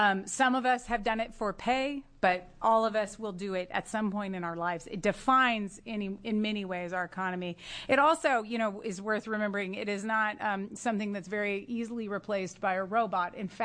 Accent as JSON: {"language": "English", "town": "Pullman", "region": "Washington", "country": "United States", "tie": "born or raised there", "said": "I was happy to do that and honored to do so because I grew up in Pullman, Washington, but my whole family, or much of my family, lives in Oregon now."}